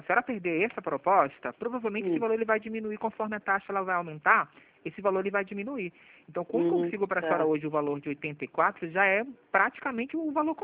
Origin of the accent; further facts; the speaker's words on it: Rio de Janeiro, Brazil; Não, sou aqui do Rio também. Nosso escritório é aqui no centro, eu moro em Ramos.